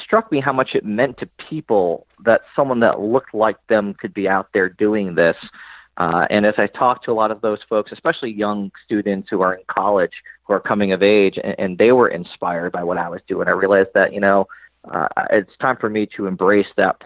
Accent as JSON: {"language": "English", "region": "New York", "country": "United States", "tie": "born or raised there", "also_born_or_lived": "San Diego, United States", "said": "I always respond, well, I grew up in San Diego and I was raised in upstate New York."}